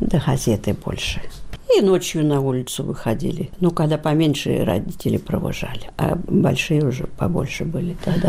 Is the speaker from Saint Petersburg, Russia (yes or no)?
no; Milenino, Kursk Oblast, Russia; born there